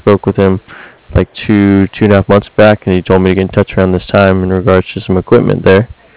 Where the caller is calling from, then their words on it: Cardiff-by-the-Sea, California, United States; It's called Cardiff, like Cardiff, Wales, Cardiff by the Sea.